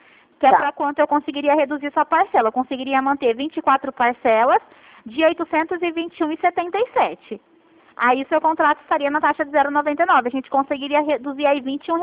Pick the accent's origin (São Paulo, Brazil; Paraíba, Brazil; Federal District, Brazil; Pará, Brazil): São Paulo, Brazil; Ribeirão Preto; eu também sou aqui de Ribeirão, né?